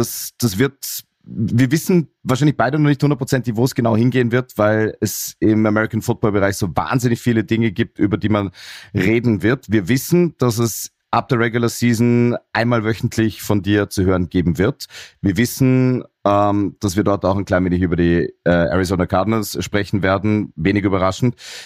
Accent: Vorarlberg, Austria; Du stammst aus Wien, ich aus Vorarlberg.

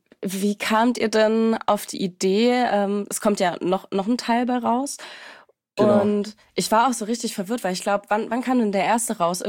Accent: Southern Germany, Germany; moved away; Ich habe lange Zeit immer Servus gesagt. Das musste ich mir dann abgewöhnen, nachdem ich da weggezogen bin, weil es mich immer sehr schnell geoutet hat als Süddeutsche. Deswegen bin ich jetzt übergegangen zum Moin, also praktisch das komplette Gegenteil.

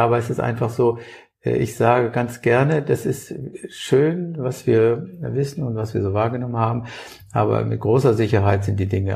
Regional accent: Hamburg, Germany; Und das Wort Gezeiten liegt mir als Hamburger nahe

